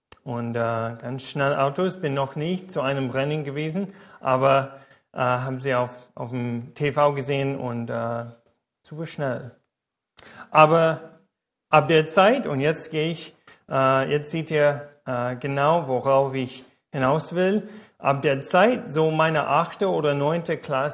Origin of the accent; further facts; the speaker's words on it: Indianapolis, Indiana, United States; now in Germany; Das ist, wie ihr seht, Indiana. Das ist ein Bild von der Hauptstadt Indianapolis, wo ich geboren und großgewachsen bin.